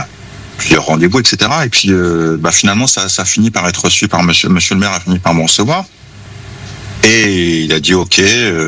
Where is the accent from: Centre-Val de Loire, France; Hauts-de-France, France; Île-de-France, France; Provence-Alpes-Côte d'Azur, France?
Hauts-de-France, France; La Madeleine; Absolument, j'ai grandi à la Madeleine.